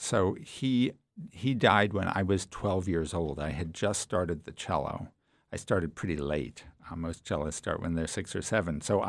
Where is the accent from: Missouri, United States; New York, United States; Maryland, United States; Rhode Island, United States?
Maryland, United States; Baltimore; We lived on opposite coasts. I grew up in Baltimore, and he lived in Los Angeles.